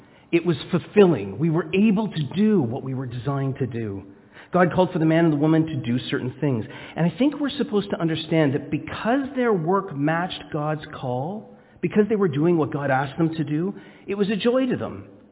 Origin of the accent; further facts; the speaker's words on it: Scarborough, Ontario, Canada; I'm from the suburbs, okay? I'm from Scarborough